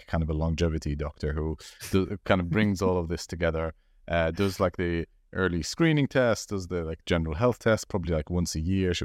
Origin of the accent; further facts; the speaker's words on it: Jordan; No, I'm actually from Jordan.